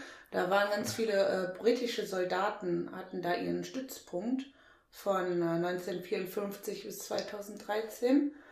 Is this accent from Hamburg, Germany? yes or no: no; Viersen, North Rhine-Westphalia, Germany; born there; wir beide, Sascha und ich und auch unser großer Bruder Stefan, wir sind alle drei in Viersen geboren.